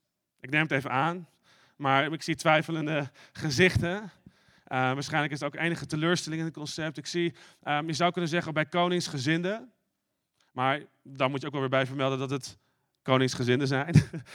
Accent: Netherlands; Ik bedoel, ich bin ein Hollander, zou je kunnen zeggen. Maar ik ben 100% Nederlands.

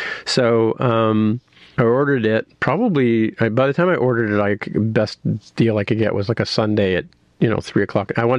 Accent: Canada; my experience was obviously being Canadian.

